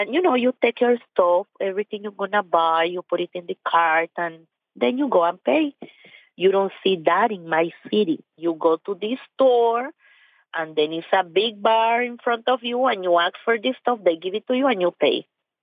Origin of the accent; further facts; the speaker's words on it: Nicaragua; moved away as an adult; I'm from Nicaragua. I came to this country when I was 21 years old.